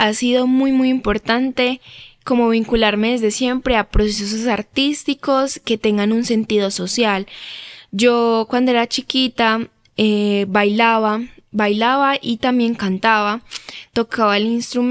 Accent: Medellín, Antioquia, Colombia; soy estudiante de comunicación social, vivo desde que nací en la Comuna 13 de Medellín, específicamente en el barrio 20 de Julio.

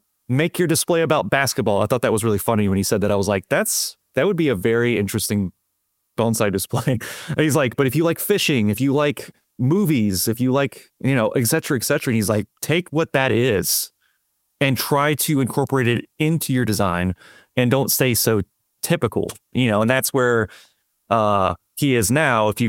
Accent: Louisiana, United States; I'm Cajun French.

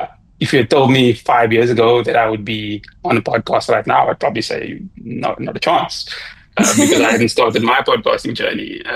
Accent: Cape Town, Western Cape, South Africa; I'm from Cape Town, and a lot of people from Cape Town, or the majority of people from Cape Town that come from my area, don't travel.

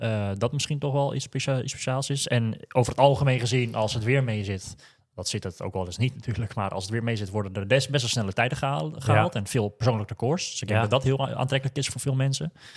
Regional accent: Netherlands

